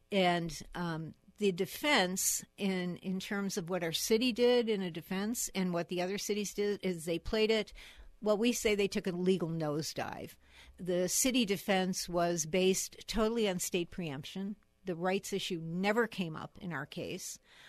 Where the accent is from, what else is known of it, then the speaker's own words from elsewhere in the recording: Chicago, Illinois, United States; I mean, we're all from Chicago.